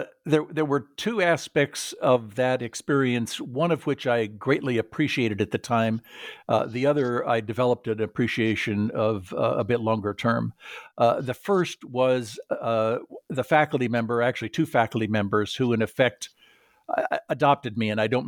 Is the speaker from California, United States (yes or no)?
yes; California, United States; I grew up in Southern California was the son of an engineer.